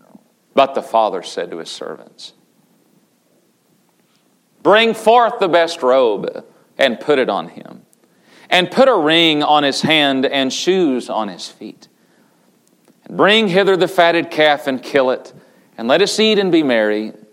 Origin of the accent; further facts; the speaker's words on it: Tennessee, United States; I remember growing up in East Tennessee, and at times we would add works to salvation without calling it that.